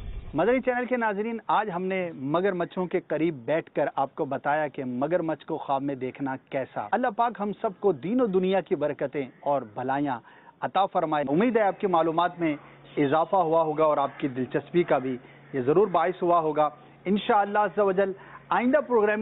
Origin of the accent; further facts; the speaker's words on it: Lala Musa, Punjab, Pakistan; اور میں لالا موسیٰ پنجاب سے ہوں.